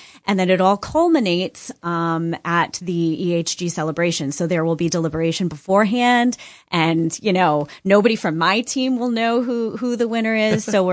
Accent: New York, United States; So I grew up in Sullivan County, so I know what it was like for me. And now I have three teenagers in Sullivan West School District.

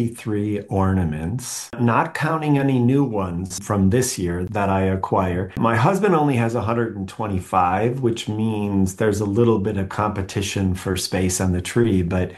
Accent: Wisconsin, United States; You know, growing up in Wisconsin, our home was the central gathering place for both sides of the family.

